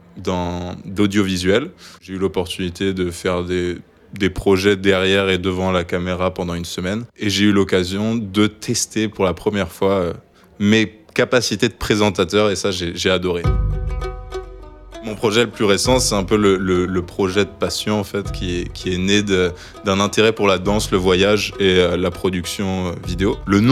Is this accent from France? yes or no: yes; France; je suis un Français de 25 ans qui est passionné de créer des projets